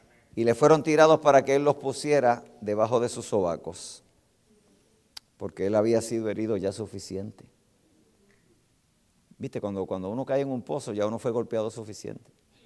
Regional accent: Puerto Rico; Mira, yo soy puertorriqueño.

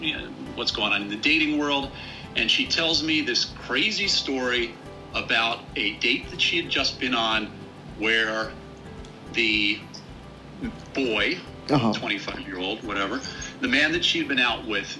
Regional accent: United States; I didn't grow up in the city. I was born just outside the city, but okay. I grew up right outside Washington, D.C.

